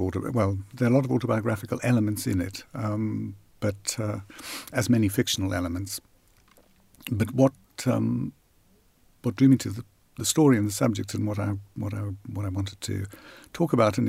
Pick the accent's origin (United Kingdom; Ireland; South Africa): South Africa; my parents were English and went out to South Africa just before I was born, so I grew up very much as an English-speaking South African, a white South African.